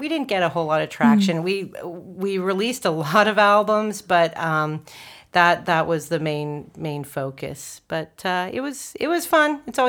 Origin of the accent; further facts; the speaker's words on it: Canada; born there; I'm Canadian. I was born in Canada. My family's originally from the States. But it comes in handy being a Canadian.